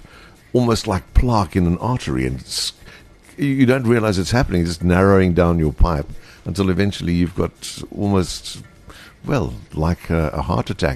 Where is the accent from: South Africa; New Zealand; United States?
South Africa